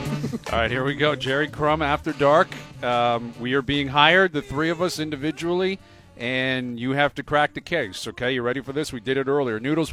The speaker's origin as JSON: {"language": "English", "country": "Canada", "tie": "born or raised there", "said": "I loved it as a kid. We all did. It's a rite of passage as a Canadian kid."}